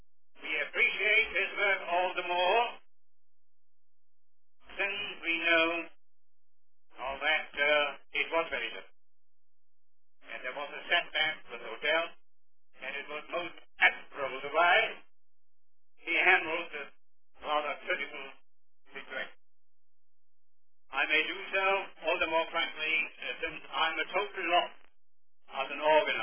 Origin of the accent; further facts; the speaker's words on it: Switzerland; English is a second language; Now, I come from Switzerland, a country whose political organization is based on the belief that you work your way upward from the bottom.